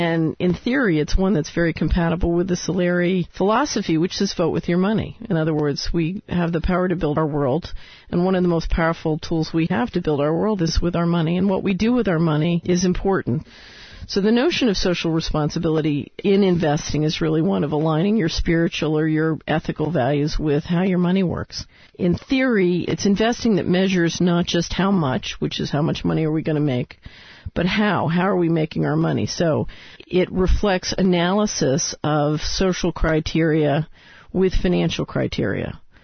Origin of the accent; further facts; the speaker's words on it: Philadelphia, Pennsylvania, United States; So, for example, when I was a child growing up in West Philadelphia, the popsicle index was 100%.